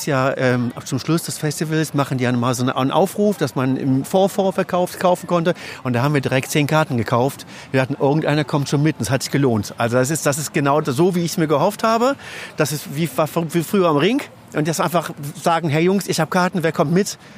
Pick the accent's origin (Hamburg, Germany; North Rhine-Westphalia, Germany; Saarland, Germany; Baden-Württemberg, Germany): North Rhine-Westphalia, Germany; Cologne; Wir kommen aus Köln